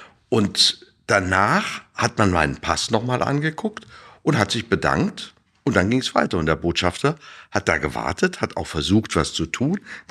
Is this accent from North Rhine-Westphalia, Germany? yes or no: no; Saarland, Germany; ich bin ja Saarländer